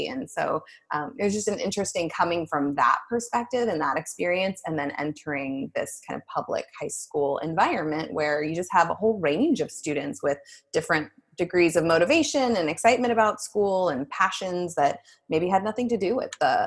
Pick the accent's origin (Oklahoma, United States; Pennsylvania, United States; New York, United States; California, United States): California, United States; I grew up in Southern California. I am an original Valley girl, and I went to college at UCLA.